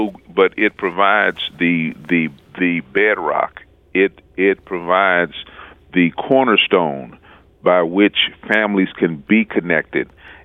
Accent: Missouri, United States; When I was growing up in the Jeff Vanderloo neighborhood, I was very aware that we had a block unit

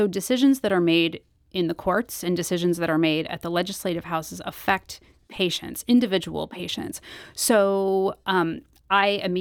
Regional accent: Missouri, United States; So I was raised in Missouri. I went to school in Missouri.

